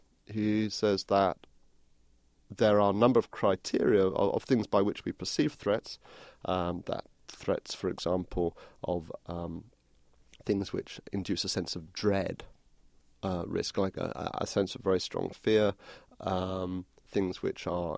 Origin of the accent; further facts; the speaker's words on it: England, United Kingdom; it's a privilege of being an outsider, particularly of being English